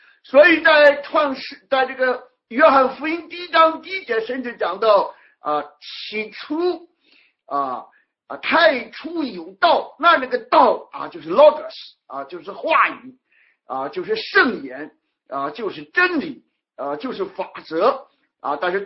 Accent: China; 所以说我们中国人有一句著名的话叫物以类聚，人以什么群分。

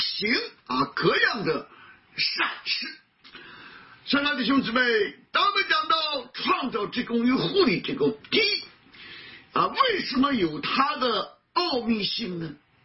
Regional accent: Anfutun, Shandong, China; now in Washington, United States; 我老家在山东啊，我在山东安福屯啊，是一个偏僻的农村啊

